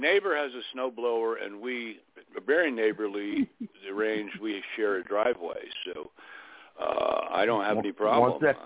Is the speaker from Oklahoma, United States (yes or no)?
no; Florida, United States; And I figured, I'm from Florida, right?